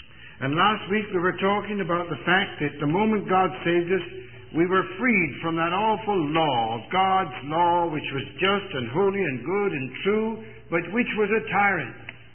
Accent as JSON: {"language": "English", "region": "England", "country": "United Kingdom", "tie": "born or raised there", "said": "But when I was a boy in England, I was brought up in England."}